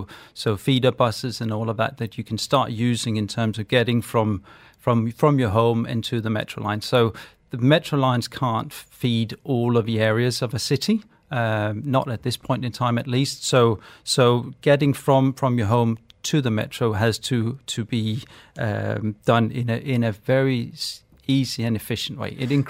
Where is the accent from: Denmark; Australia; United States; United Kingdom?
Denmark; So I'm from Denmark, and in Denmark we probably have some of the highest cyclists in Copenhagen, at least.